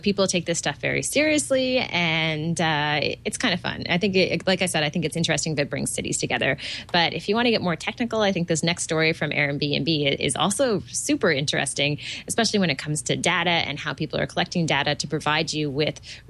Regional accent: Toronto, Ontario, Canada; from Toronto, Ontario, Canada. Still back in Toronto.

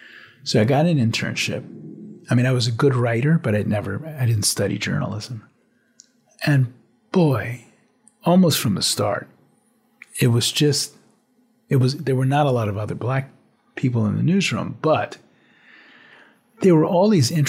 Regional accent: New Orleans, Louisiana, United States; But growing up in the South in the era, I mean, I have a very powerful memory of the high school I went to is called St. Augustine's High School. At the time, New Orleans is a very Catholic city

